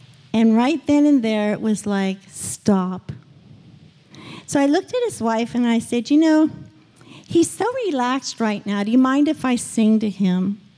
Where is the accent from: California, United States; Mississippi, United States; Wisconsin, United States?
California, United States; Now, I was from California, so I have a regular ticket from California to Miami